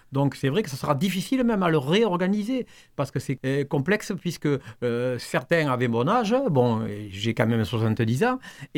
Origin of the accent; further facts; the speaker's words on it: Montréjeau, Occitanie, France; je viens de Montrégeau, qui était un pays de rugby, où j'ai joué tout jeune.